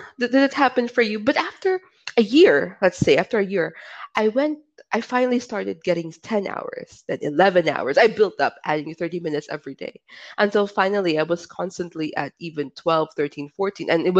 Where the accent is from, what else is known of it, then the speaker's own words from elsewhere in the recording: Philippines; I'm for a Filipino.